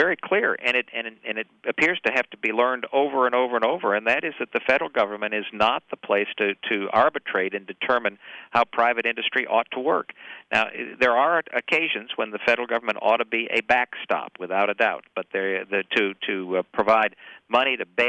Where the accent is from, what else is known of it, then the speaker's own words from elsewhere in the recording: Dearborn, Michigan, United States; I was raised outside of Detroit. I was raised in Dearborn, Michigan, which was during the 60s, which was boom town and boom time for the automobile industry.